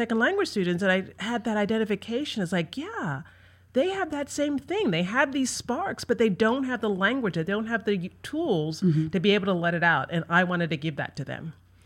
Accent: Philadelphia, Pennsylvania, United States; also born or lived in New York; I'm originally from Philadelphia.

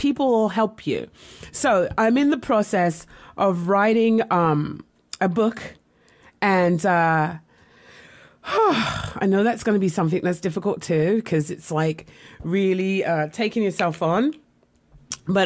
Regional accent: England, United Kingdom; moved away as an adult; now in United States; When I came here from America, from England to America, my husband at the time had asked me to marry him.

